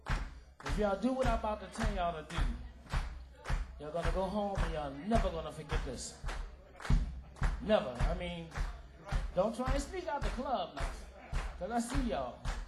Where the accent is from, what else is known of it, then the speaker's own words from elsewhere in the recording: New Orleans, Louisiana, United States; Okay, hold up, because I'm from New Orleans, man.